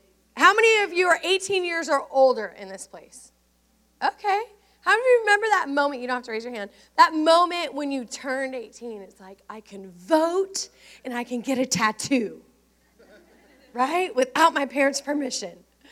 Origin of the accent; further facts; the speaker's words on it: United States; I'm Native American, so maybe we'll kind of go with that sort of flow.